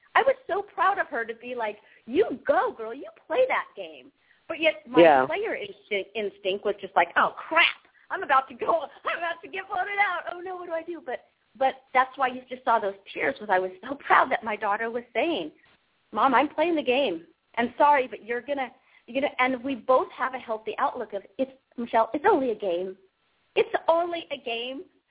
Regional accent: Hawaii, United States; I lived with coconut and rice and bananas, and I still love them. I'm Hawaiian, so you can't take that out of me.

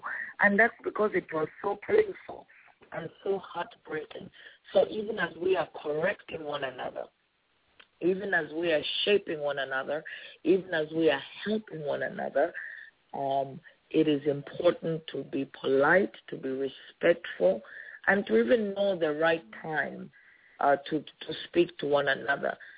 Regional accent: Zambia; I'm from Zambia.

